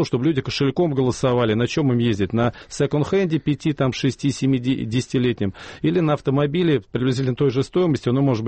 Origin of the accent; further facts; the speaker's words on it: Moscow, Russia; Я сам живу в Москве, я москвич